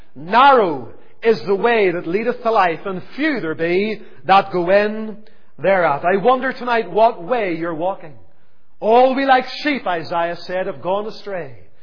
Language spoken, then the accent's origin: English; Lisburn, Northern Ireland, United Kingdom; born there; I was born in Lisburn in Lagan Valley Hospital